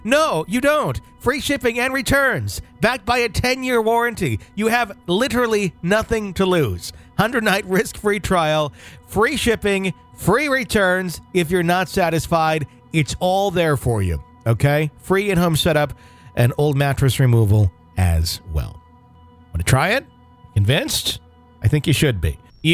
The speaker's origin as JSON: {"language": "English", "region": "Yorkshire and the Humber", "country": "United Kingdom", "said": "I'm from East Yorkshire in the UK and I've lived here for all of my 51 years."}